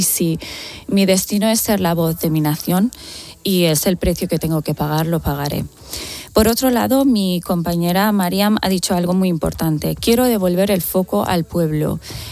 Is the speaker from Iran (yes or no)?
yes; Iran; now in Spain; Sí, por supuesto, es mi tierra, España también es mi tierra, pero quiero tener la libertad de poder escoger si quiero o no quiero ir a Irán.